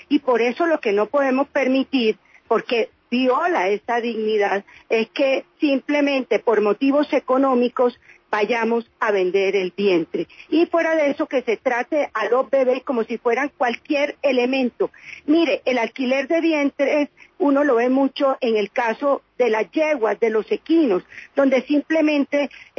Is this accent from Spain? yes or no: no; Colombia